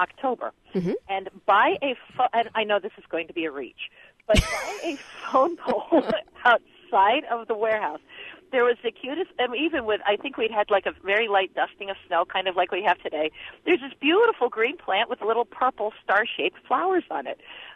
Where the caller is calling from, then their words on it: Champaign, Illinois, United States; I'm actually in Kankakee today, but I'm from Champaign.